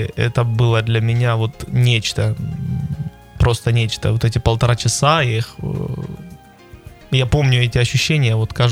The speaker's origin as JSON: {"language": "Russian", "town": "Luhansk", "region": "Luhansk Oblast", "country": "Ukraine", "said": "а тут я из Луганска такой."}